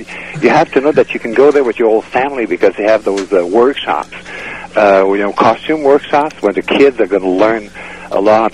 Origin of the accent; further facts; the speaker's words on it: Quebec, Canada; now in Quebec City, Canada; I'm not from Quebec City myself. I'm from near Montreal, and I've been living here for 25 years.